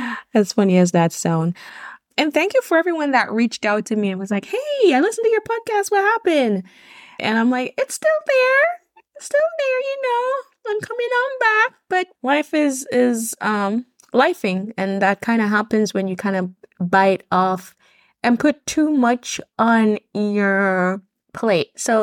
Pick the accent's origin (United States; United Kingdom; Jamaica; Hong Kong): Jamaica; moved away as an adult; your girl was born and raised in Jamaica. I came here at the age of 21, where I kind of, you know, I came here from my daughter, typical Caribbean island immigrant story.